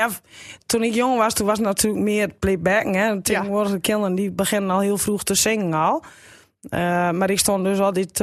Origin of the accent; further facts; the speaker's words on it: Emmer-Compascuum, Drenthe, Netherlands; Emmekepas.